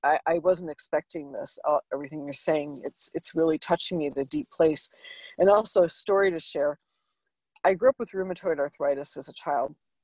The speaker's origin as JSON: {"language": "English", "region": "New York", "country": "United States", "said": "I'm Sicilian. I'm from New York."}